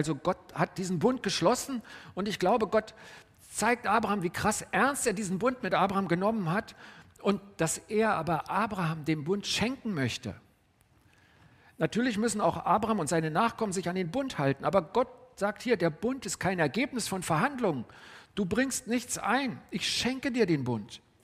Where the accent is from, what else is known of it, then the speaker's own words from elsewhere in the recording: Berlin, Germany; für mich als Berliner, Preußen ist ja ein bisschen größer gewesen, auch damals schon